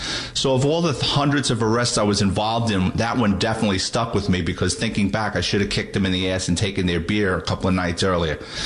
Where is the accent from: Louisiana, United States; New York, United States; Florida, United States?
New York, United States; Bronx; When I was a young boy growing up in the Bronx, we couldn't get our hands on beer.